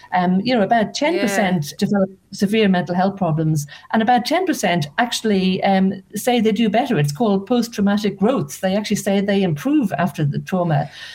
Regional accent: Dublin, Leinster, Ireland; but I grew up actually in Dublin. You might hear from the accent, quite near a golf course.

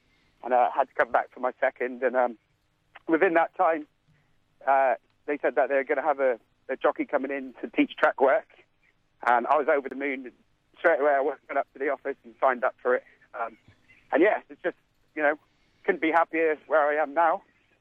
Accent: England, United Kingdom; moved away as an adult; now in Australia; I'm from England, and originally I had little to do with horses. I was a builder back home, so I come to Australia to find a new trade.

